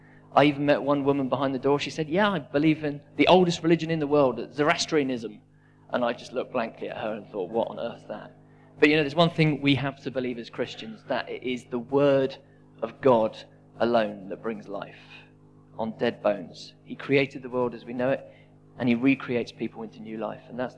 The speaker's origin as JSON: {"language": "English", "town": "Yeovil", "region": "South West England", "country": "United Kingdom", "tie": "born there", "said": "I was born in Yeovil. I don't have the West Country twang. I can do it if you want."}